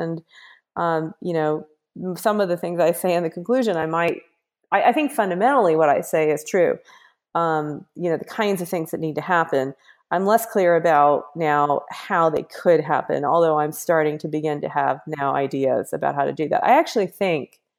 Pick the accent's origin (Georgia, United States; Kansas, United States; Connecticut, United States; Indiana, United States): Kansas, United States; I'm from Kansas, and I'm actually doing a project where I'm biking across Kansas, talking to prairie ranchers about how to know and care for the prairie.